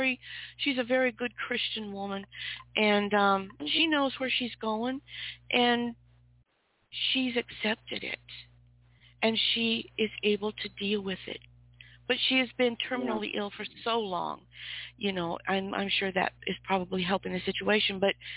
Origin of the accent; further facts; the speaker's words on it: Spokane, Washington, United States; Spokane. My hometown, Spokane, Washington.